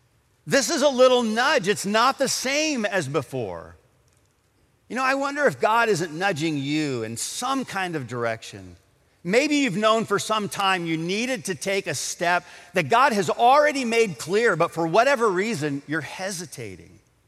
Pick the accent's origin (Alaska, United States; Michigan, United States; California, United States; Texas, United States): Michigan, United States; Adrian; When I was a kid growing up in Adrian, Michigan, in the winter when we'd get these wonderful snows, we would load up the sleds